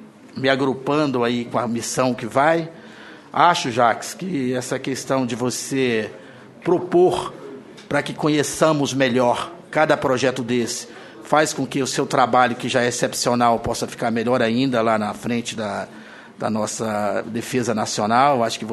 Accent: Corumbá de Goiás, Goiás, Brazil; born there; como goiano de nascimento de Corumbá de Goiás, que é uma cidade próxima aqui, né

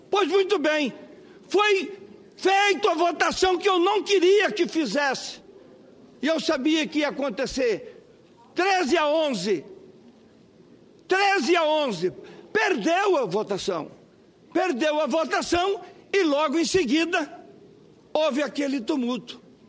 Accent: Mato Grosso, Brazil; born there; eu sou brasileiro, sou mato-grossense e nasci na fronteira desse país.

